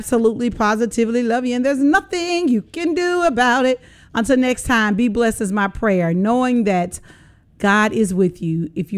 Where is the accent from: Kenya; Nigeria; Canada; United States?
United States; Memphis, Tennessee; Y'all know I'm North Memphis.